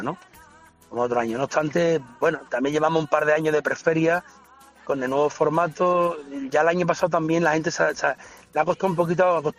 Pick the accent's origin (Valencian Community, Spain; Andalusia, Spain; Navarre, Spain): Andalusia, Spain; Seville; Hombre, siendo sevillano, pues tú sabes, siempre es un plus importante